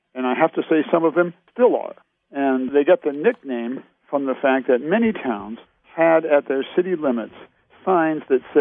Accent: Illinois, United States; I thought I'd have 10 of these towns in Illinois. That's my home state.

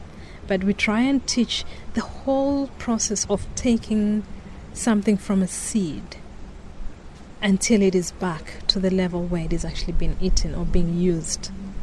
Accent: Rift Valley, Kenya; And that took me back home. I come from the Rift Valley, and I've gotten a lot from the women there, from the older people there.

